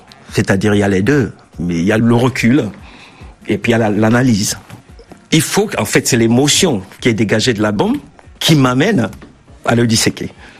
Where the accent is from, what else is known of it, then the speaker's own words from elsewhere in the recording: Cameroon; now in France; quand je suis arrivé du Cameroun, je savais jouer évidemment, mais je connaissais pas ma valeur vraiment, parce qu'on n'avait pas de repère à l'époque au Cameroun